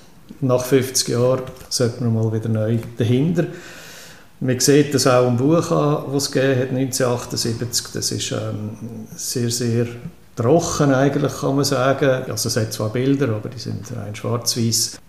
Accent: Aarau, Aargau, Switzerland; ich komme aus Aarau.

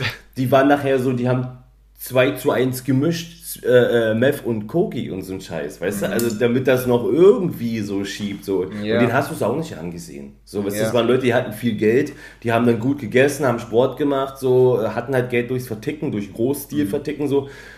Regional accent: East Germany, Germany; ich komme halt ursprünglich aus dem Osten

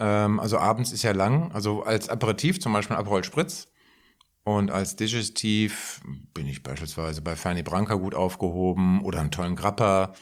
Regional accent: Frankfurt, Hesse, Germany; born or raised there

